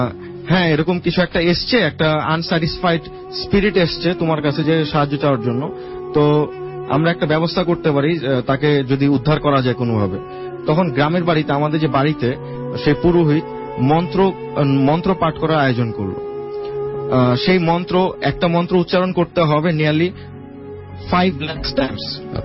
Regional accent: Begumabad, Chittagong Division, Bangladesh; এই ঘটনাটা ঘটেছিল আমার নিজের গ্রামের বাড়িতে। আমার গ্রামের লোকেশনটা হচ্ছে কুমিল্লাতে, কুমিল্লা থেকে প্রায় 30 কিলোমিটার দূরে, কুমিল্লা সিটি থেকে প্রায় 30 কিলোমিটার ভিতরের দিকে একটা গ্রামে। গ্রামের নাম হচ্ছে বেগমাবাদ।

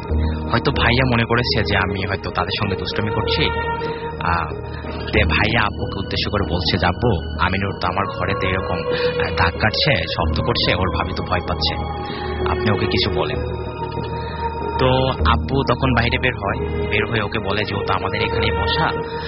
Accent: Chandnath, Rajshahi Division, Bangladesh; আমার গ্রামের বাড়ি সিরাজগঞ্জ জেলা বেলকুচি থানা চন্দনাথ গ্রাম।

